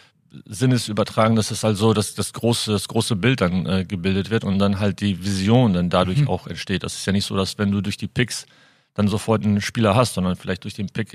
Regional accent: Germany; also born or lived in Lithuania / United States; Litauischer Herkunft. Bin dort geboren, bin in Deutschland aufgewachsen, habe in den USA Basketball gespielt und studiert, also Highschool und College. Bin dann zurück nach Deutschland, nach Cuxhaven zurück. Ich bin in 2 Städten aufgewachsen, Westerstede und Cuxhaven.

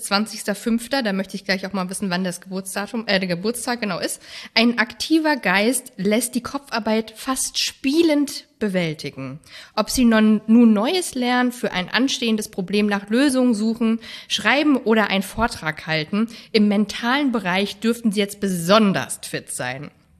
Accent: Halle, Saxony-Anhalt, Germany; born there; Ich bin geboren in Halle an der Saale, unweit von Leipzig quasi.

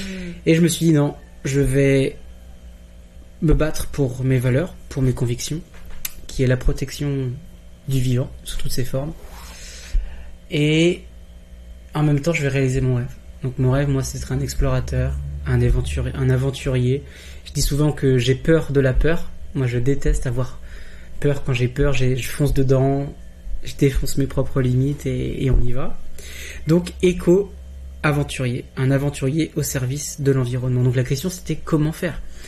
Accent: Saint-Malo, Brittany, France; born there; Je suis né à Saint-Malo le 14 janvier 89, donc là j'ai 34 ans. Je vais sur mes 35 en janvier 2024. Et ouais, je suis un breton, expatrié comme beaucoup d'autres, la diaspora bretonne

